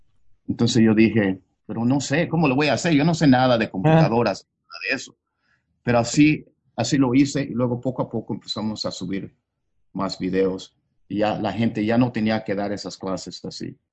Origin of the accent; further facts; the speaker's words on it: Mexico; Para mí es un orgullo porque soy mexicano y siempre he tenido un gran respeto por España